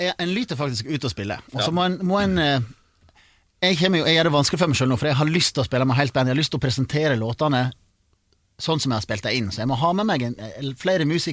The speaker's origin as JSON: {"language": "Norwegian", "town": "Årdal", "region": "Vestland", "country": "Norway", "said": "I Kulturhuset hjemme I Årdal"}